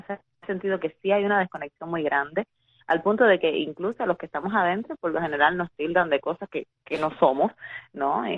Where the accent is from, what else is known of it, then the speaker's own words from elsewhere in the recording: Cuba; yo como cubana